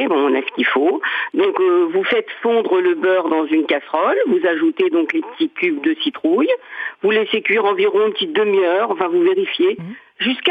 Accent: Noisy-le-Sec, Île-de-France, France; Non, je n'ai pas dit 18e, madame, je suis de Noisy-le-Sec.

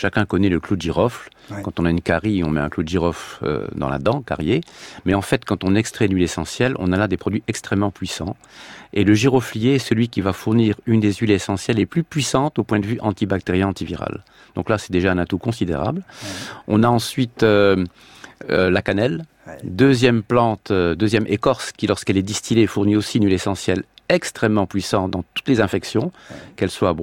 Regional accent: Grand Est, France; Mais chez nous en Alsace et en Lorraine, on a l'habitude de boire des vins chauds.

